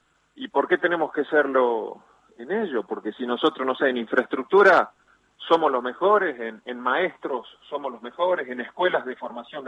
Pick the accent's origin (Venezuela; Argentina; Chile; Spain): Argentina; soy argentino